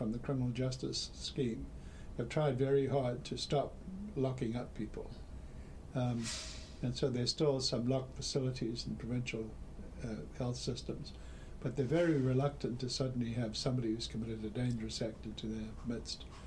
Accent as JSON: {"language": "English", "country": "South Africa", "tie": "born or raised there", "said": "I grew up in South Africa, and they used to, at that time under apartheid South Africa, there was the death penalty."}